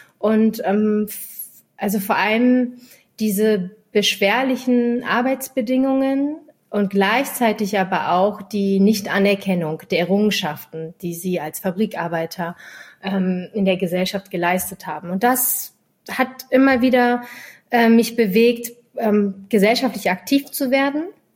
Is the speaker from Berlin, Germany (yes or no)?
yes; Berlin, Germany; born there; Ich bin in Kreuzberg geboren. Mein Opa ist in den 70ern nach Berlin, nach Kreuzberg migriert.